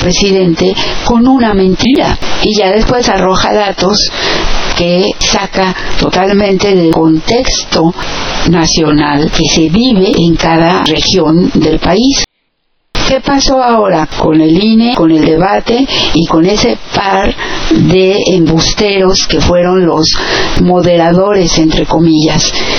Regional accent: Mexico; Nosotros, como mexicanos, tenemos que estar conscientes de qué está aquí en juego.

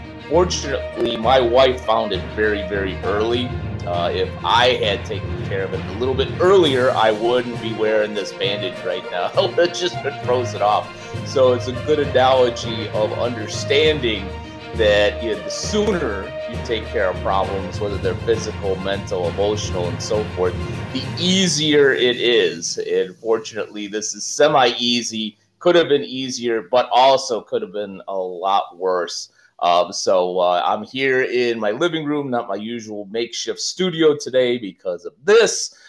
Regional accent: Chicago, Illinois, United States; I'm from Chicago.

